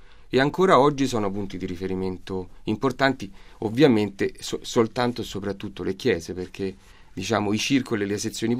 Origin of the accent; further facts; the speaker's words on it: Rome, Lazio, Italy; perché io vivo in Borgata da tanti anni, ovviamente ci sono nato